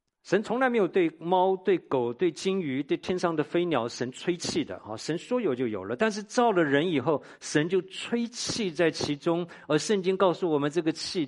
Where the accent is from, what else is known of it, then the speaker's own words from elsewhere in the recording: Tainan, Taiwan; 他这一辈子没有离开过我的家乡台南的啊